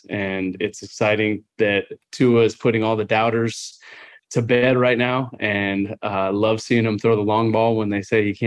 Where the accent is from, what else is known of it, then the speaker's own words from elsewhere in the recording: California, United States; Everyone asks me, I'm from Southern California, how I became a Dolphins fan.